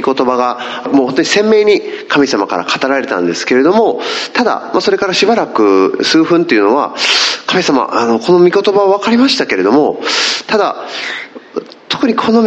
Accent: Northern Ireland, United Kingdom; ちょうどそれは私の実家のですね、イギリスのノーザンアイランドからでした。

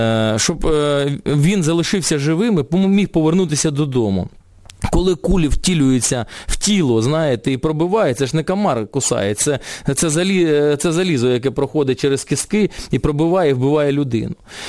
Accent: Luhansk, Luhansk Oblast, Ukraine; спілкуюся українською мовою на західній країні, вони здивовані, що я з Луганська

